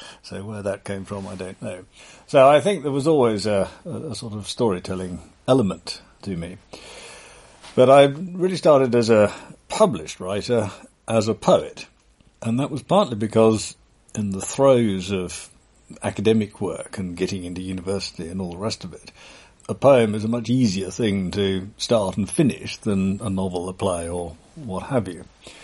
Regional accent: Canterbury, South East England, United Kingdom; And I came from a town. I was brought up in Canterbury and knew nothing of this.

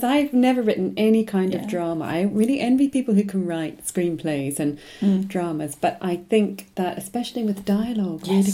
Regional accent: Australia; now in United Kingdom; As an Australian living in Scotland with Scottish children and a Scottish partner

